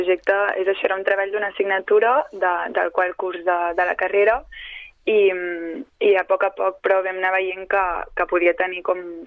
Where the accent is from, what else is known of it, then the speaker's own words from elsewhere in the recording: Sabadell, Catalonia, Spain; dues de les 3 integrants del grup som de Sabadell